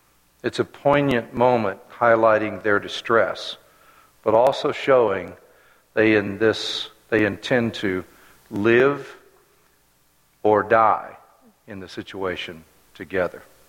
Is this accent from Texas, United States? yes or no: no; Florida, United States; I grew up in Florida, so it was quite warm.